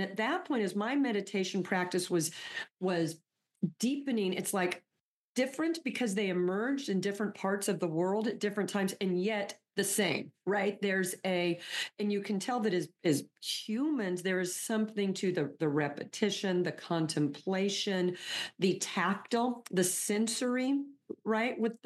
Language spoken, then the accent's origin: English; United States; because as an American, I was a young child, very young, during Vietnam.